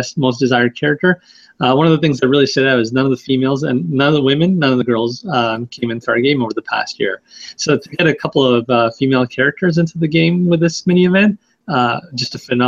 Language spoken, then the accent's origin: English; Canada; So initially, like being Canadian, I didn't actually get any of the presidents